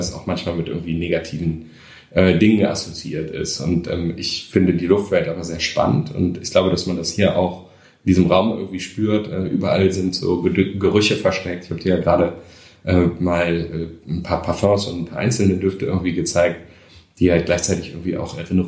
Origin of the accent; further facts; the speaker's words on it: Krefeld, North Rhine-Westphalia, Germany; Ich bin ja in Krefeld groß geworden. Und da war ich auch relativ lang.